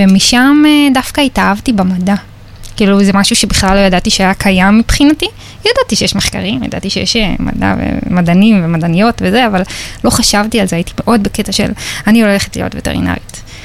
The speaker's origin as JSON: {"language": "Hebrew", "town": "Ashdod", "region": "Southern District", "country": "Israel"}